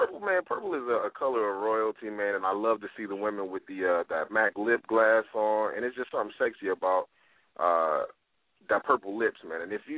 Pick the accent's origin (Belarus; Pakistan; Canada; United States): United States; Fort Lauderdale, Florida; I'm from Fort Lauderdale, and we smoke weed where I'm from.